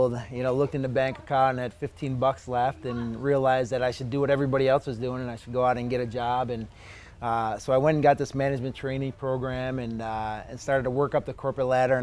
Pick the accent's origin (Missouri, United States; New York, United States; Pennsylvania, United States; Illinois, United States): New York, United States; Buffalo; So grew up in Buffalo, New York, and lived there for up until I was about 21, and went to college in upstate New York, and moved to Rochester, New York, which is still upstate New York.